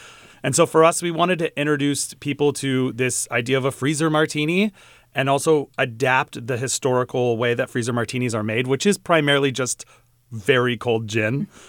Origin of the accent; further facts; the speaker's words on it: San Diego, California, United States; Yeah, I grew up in San Diego, where one of the most famous versions of this exists, called the Turf Club.